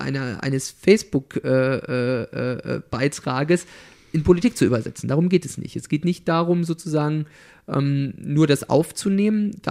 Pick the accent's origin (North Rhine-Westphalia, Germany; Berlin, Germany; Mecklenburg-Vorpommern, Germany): Mecklenburg-Vorpommern, Germany; ich komme ja wie sie aus Mecklenburg-Vorpommern